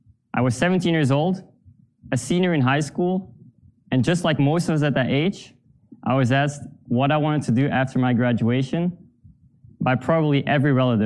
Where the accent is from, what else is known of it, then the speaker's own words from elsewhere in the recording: Belgium; my home country, Belgium, and say goodbye to my parents for almost 4 years